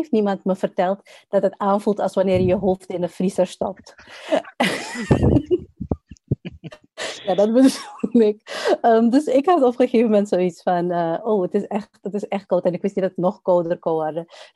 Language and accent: Dutch; Suriname; moved away as an adult; also born or lived in Netherlands; Ik ben geboren in Nederland, opgegroeid in Suriname. En toen ben ik weer naar Nederland gekomen om te studeren. En nu zit ik ongeveer op beide plekken evenveel.